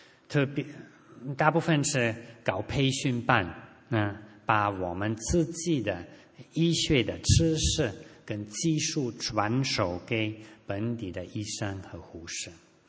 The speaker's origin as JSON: {"language": "Chinese", "country": "Germany", "second_language": "Chinese", "lives_now": "China", "said": "我是德国人，这是我们德国的老家"}